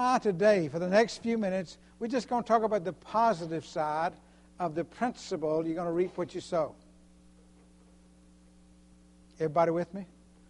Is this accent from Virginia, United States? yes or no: yes; Virginia, United States; I grew up in tobacco country. I grew up in Virginia, just above the North Carolina line. And North Carolina is a tobacco state. And where I grew up, they grew tobacco.